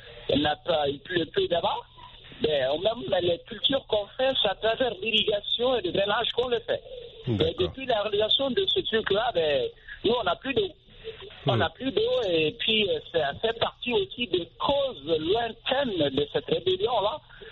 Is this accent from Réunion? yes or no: no; north, Mali; French is a second language; parce que moi, je suis originaire du nord du Mali.